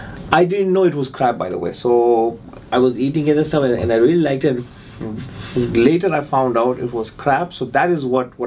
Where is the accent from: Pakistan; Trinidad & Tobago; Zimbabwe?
Pakistan; moved away as an adult; also born or lived in United States / Dubai; now in Fort McMurray, Canada; I was born and raised in Pakistan, as I said, right? I did not live over there. I got educated in the US. I left US and I went to Dubai. I lived in Dubai for a couple of years.